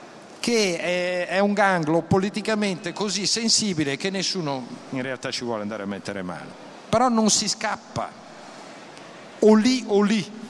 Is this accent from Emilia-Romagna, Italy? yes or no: no; Milan, Lombardy, Italy; Io vengo da Milano.